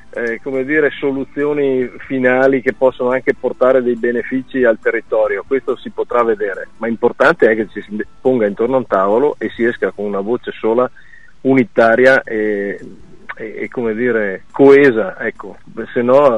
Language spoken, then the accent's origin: Italian; Sedico, Veneto, Italy; io sono di Sedico, quindi non è che il Cadore è un po' distante, no?